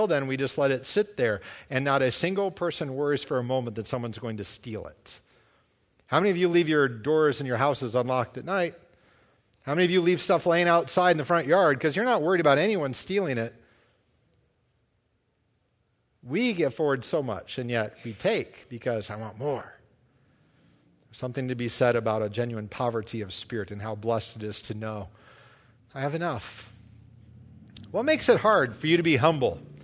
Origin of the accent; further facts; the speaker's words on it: United States; You kind of stick out a little as an American when you're over there.